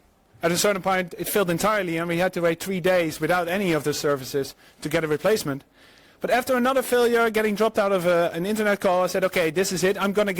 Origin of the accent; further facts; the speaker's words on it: Netherlands; English is a second language; Even though I'm from the Netherlands, I care about this, I can do in Dutch.